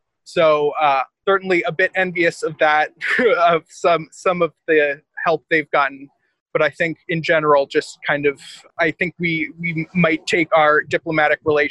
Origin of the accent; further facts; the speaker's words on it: Vermont, United States; now in New York, United States; So I'm originally from Vermont, but I've been living in New York the last 2 years.